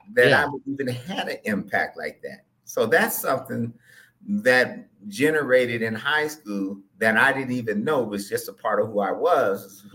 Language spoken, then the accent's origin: English; Oakland, California, United States; growing up in Oakland, you grow up in Oakland, you grow up anywhere.